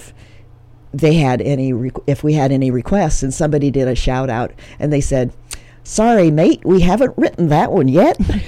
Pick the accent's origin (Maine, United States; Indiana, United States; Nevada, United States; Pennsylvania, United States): Indiana, United States; Warsaw; I was living in Warsaw, Indiana, my hometown. I had went back for 2 years